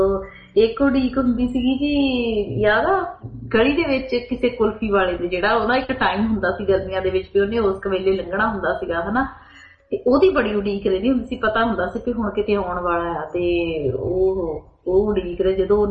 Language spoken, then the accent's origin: Punjabi; Punjab, India; ਹਰ ਚੀਜ਼ ਤੇ ਹਰ ਗੱਲ ਤੇ ਯਾਦ ਸਾਨੂੰ ਪੰਜਾਬ ਦੀ ਆਉਂਦੀ ਹੈ ਤੇ ਪੰਜਾਬ ਦੇ ਵਿੱਚ ਸਾਡੇ ਪਿੰਡ ਦੀ ਸਾਡੇ ਬਚਪਨ ਦੀ ਹਰ ਯਾਦ ਜਿਹੜੀ ਆ ਅਸੀਂ ਯਾਦ ਕਰ ਲੈਂਦੇ ਹਾਂ।